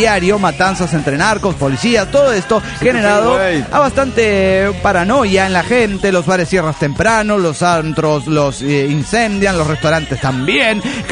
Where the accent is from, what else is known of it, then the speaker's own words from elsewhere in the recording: Puebla, Mexico; Soy su amigo de Puebla, México.